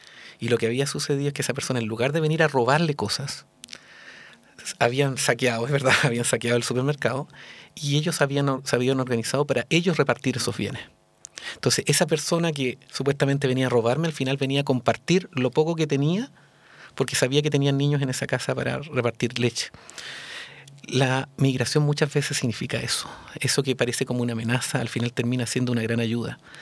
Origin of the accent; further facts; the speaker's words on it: Concepción, Biobío, Chile; Yo soy de Concepción